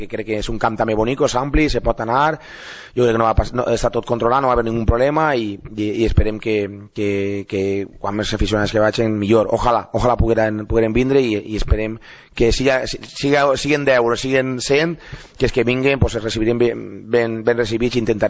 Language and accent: Spanish; Valencian Community, Spain; porque yo soy valenciano